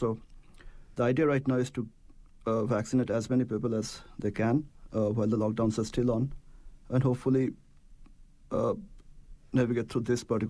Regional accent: Kolkata, West Bengal, India; And eventually it came to my hometown where I was in Kolkata.

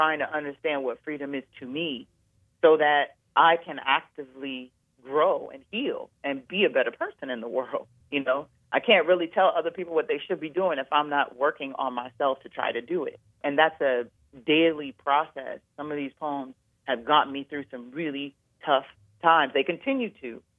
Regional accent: United States; growing up in America, and you don't really talk about

